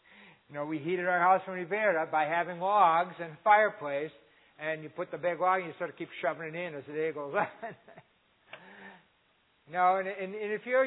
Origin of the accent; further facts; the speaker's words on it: Erie, Pennsylvania, United States; also born or lived in Corry; I grew up in Erie, spent some time in Corey.